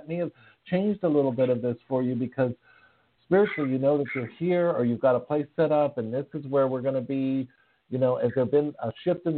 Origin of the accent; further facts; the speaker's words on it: New York, United States; I come from New York and I cook a very good pizza.